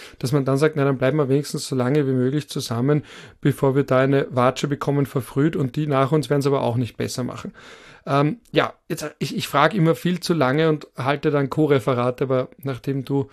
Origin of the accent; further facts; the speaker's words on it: Vorarlberg, Austria; Und na, ich komme ich auch aus Vorarlberg.